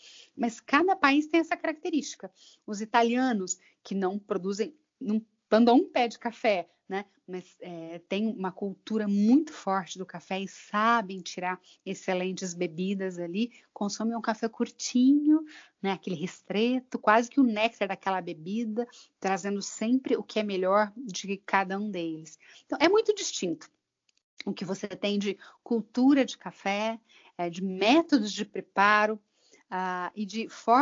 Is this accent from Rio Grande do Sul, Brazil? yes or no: no; Minas Gerais, Brazil; accent: Minas Gerais; Eu sou mineira, né? Já deu para perceber aí pelo meu sotaque.